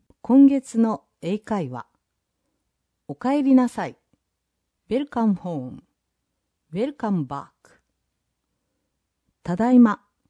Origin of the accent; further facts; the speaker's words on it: Hawaii, United States; Japanese is a second language; 壱岐と同じように、私の出身であるハワイ島は離島です。